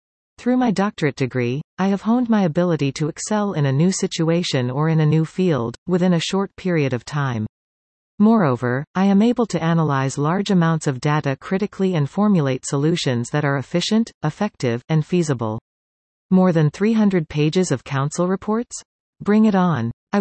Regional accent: Guelph, Ontario, Canada; It has been my privilege to live, study, work and volunteer within the city of Guelph, my hometown, for the last decade and a half.

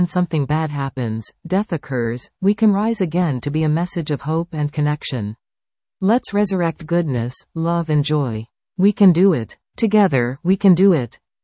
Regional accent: Canada; I am grateful I am a Canadian, an Irish Canadian whose ancestors fought the fight to come to this country and set up roots.

